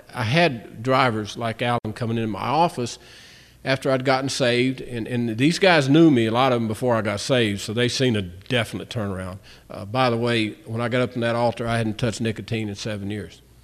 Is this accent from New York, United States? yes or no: no; West Virginia, United States; I'm sorry, I'm from West Virginia originally. That's why I don't know nothing.